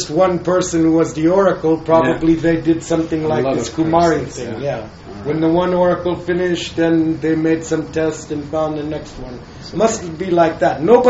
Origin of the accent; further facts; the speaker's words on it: San Francisco, California, United States; I grew up in San Francisco, and I was part of the music scene in the 60s